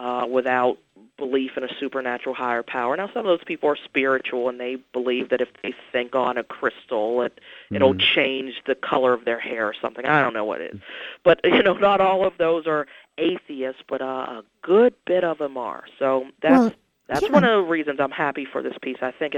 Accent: Pittsburgh, Pennsylvania, United States; I'm from Pittsburgh. I had never even been to Canada.

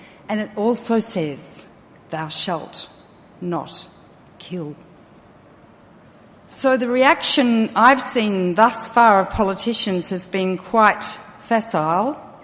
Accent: Australia; I am obviously not American, I'm Australian.

